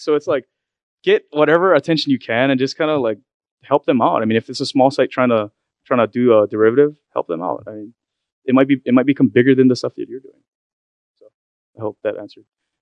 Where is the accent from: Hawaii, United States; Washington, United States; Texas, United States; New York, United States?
Hawaii, United States; so I actually I'm born and raised in Hawaii, and I hate to do this to you, but Hawaii doesn't have this kind of vibe.